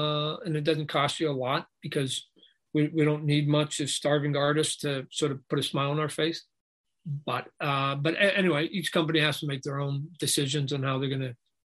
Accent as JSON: {"language": "English", "country": "Canada", "tie": "born there", "said": "maybe it's just a Canadian in me. I was born in Canada."}